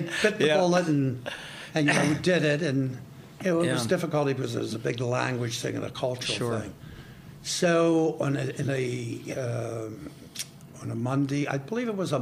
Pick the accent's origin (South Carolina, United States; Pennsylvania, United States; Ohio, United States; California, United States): Pennsylvania, United States; Ardmore; local boy, Ardmore. I grew up in Ardmore on Linwood Avenue.